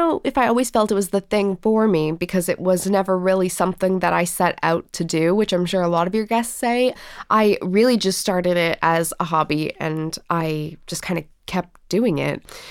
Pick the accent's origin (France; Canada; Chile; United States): Canada; moved away as an adult; now in United Kingdom; I'm originally from Canada. I moved to the UK when I was 19.